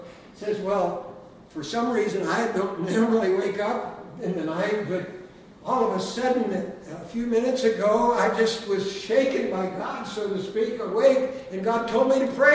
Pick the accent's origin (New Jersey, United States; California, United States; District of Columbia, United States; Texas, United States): Texas, United States; Amarillo; born there; also born or lived in Colorado; I was born in Amarillo, Texas, at a very early age. Dad was a farmer, my wife's dad's a farmer. And we moved to Texas, from Texas to Colorado when I was just about 1 year of age